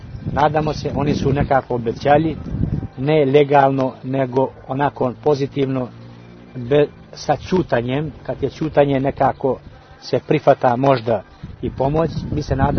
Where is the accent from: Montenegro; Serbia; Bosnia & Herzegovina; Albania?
Albania; Shkodër, Shkodër County; srpski kulturni aktivnosti kod nas u Skadru i u Albaniji. Teško je danas premisliti da neka manjina kao što smo mi opstaje sama pri sebi